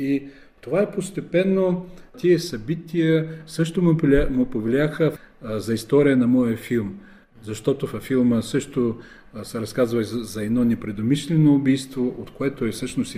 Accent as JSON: {"language": "Bulgarian", "town": "Suvorovo", "region": "Odesa Oblast", "country": "Ukraine", "tie": "born or raised there", "said": "И аз като малък много чувах за тия истории, понеже аз съм роден в Суворово, а Вилково е 50-60 км от моето селище"}